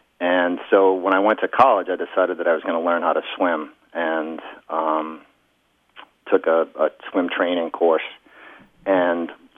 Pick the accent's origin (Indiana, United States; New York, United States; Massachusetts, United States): Massachusetts, United States; Boston; I grew up in Boston, and everybody played hockey.